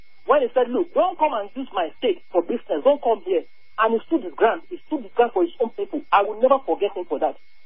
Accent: Nigeria; there are two things he has done that me, as a Nigerian, will never forget.

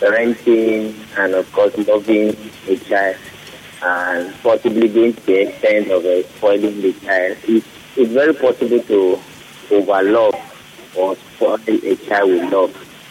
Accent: Nigeria; from Nigeria.

